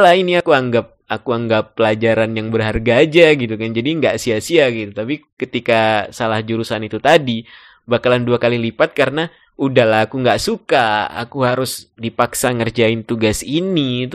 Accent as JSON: {"language": "Indonesian", "region": "North Sumatra", "country": "Indonesia", "lives_now": "Malang, Indonesia", "said": "Kalau di sana pakai bahasa Aceh, dan aku kan asalnya dari Sumatera Utara, jadi pakainya bahasa Batak gitu kan."}